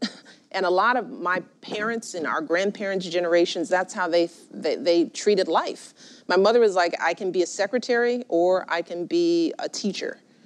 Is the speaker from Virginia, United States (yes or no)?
no; Chicago, Illinois, United States; I grew up in Chicago, rough and tumble politics